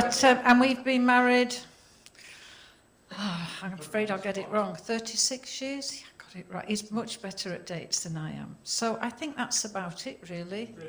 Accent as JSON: {"language": "English", "region": "Yorkshire and the Humber", "country": "United Kingdom", "said": "And as you can tell, I'm not from Wales. I'm from God's own county of Yorkshire."}